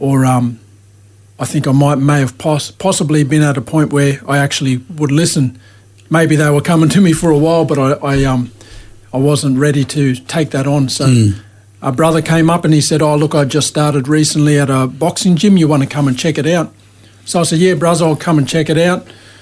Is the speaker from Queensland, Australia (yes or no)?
yes; Brisbane, Queensland, Australia; Yeah, born and raised in Brisbane. Majority of that on the north side.